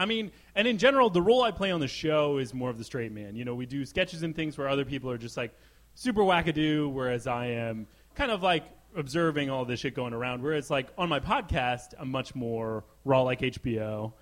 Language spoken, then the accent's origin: English; Ellicott City, Maryland, United States; I'm from Ellicott City, Maryland, originally.